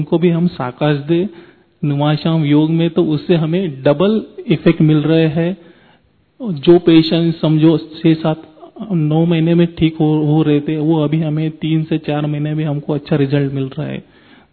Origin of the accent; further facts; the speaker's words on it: Mumbai, Maharashtra, India; मैं मुंबई से हूँ।